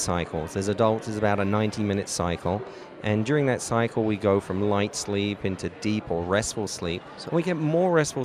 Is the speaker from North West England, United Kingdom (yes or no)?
no; London, United Kingdom; Originally, I'm from Britain, London.